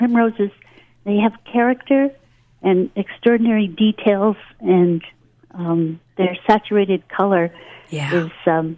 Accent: United States; I know, and I was almost a little abashed as an American to suggest, you know.

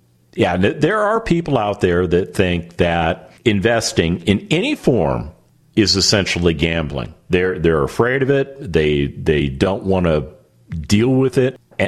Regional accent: Las Vegas, Nevada, United States; But one of the things that I learned growing up in Las Vegas was that the gambling industry is not built on winners.

